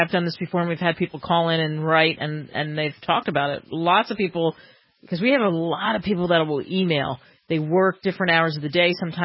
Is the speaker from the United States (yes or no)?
yes; New Jersey, United States; you know, like I come from New Jersey. So, frankly, in my world where I grew up compared to places I've lived